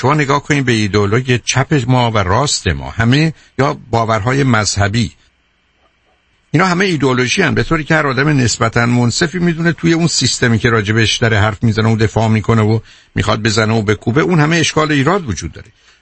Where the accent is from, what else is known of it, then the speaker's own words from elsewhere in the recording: Iran; moved away; چون من 2 سال قبل از انقلاب از ایران بیرون آمدم،